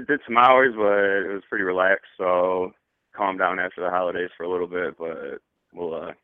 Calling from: Michigan, United States; from Michigan.

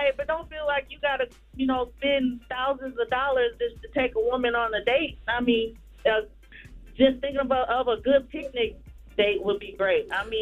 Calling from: Lugoff, South Carolina, United States; I am calling from Lugoff.

